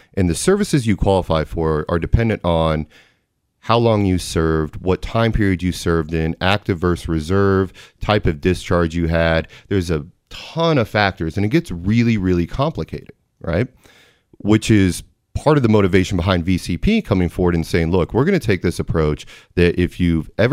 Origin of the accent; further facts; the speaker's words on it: Kansas City, Missouri, United States; We're all from Kansas City. We want to take care of our community.